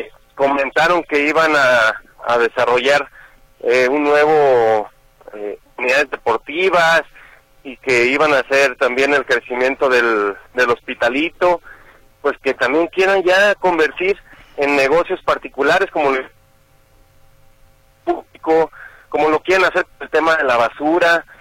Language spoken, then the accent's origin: Spanish; Zapopan, Jalisco, Mexico; un zapopano, toda la vida crecí en Pasos del Sol